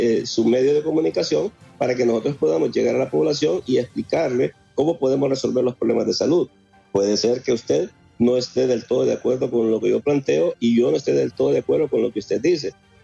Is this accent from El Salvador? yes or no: no; Honduras; como hondureños estamos viviendo en una sociedad bastante polarizada.